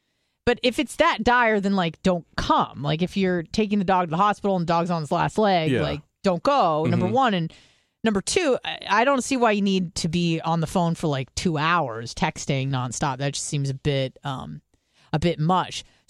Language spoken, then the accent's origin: English; California, United States; So I'm like, oh, I'm from California.